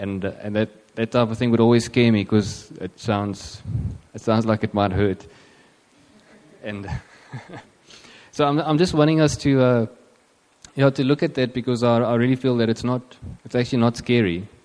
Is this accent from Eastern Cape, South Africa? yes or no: yes; Eastern Cape, South Africa; And I grew up in Stadtraam, just up the road here. So I'm a Eastern Cape local. And yeah, I moved here, like I said, just over 10 years ago with my wife, Kuba.